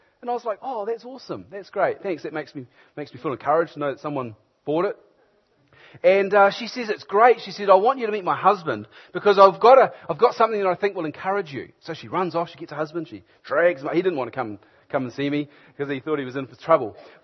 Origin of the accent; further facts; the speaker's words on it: Hamilton, Waikato, New Zealand; I'm from Hamilton. Come up from Hamilton this afternoon.